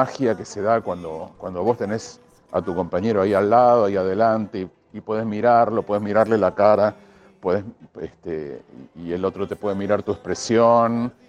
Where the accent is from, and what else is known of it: Argentina